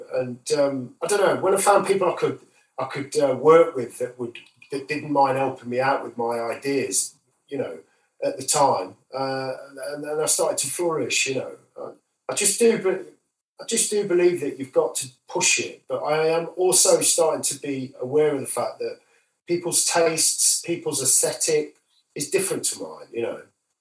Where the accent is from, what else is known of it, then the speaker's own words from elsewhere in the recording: Grantham, East Midlands, United Kingdom; now in Nottingham, United Kingdom; And when I moved to Nottingham from Grantham, you've got this whole mixed melting pot of cultures.